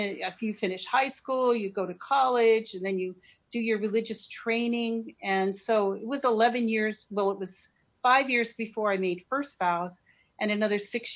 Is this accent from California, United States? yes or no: yes; San Diego, California, United States; also born or lived in Virginia; My dad was in the military. And then I, when I was just a baby, we moved to San Diego. Right, so I grew up in San Diego.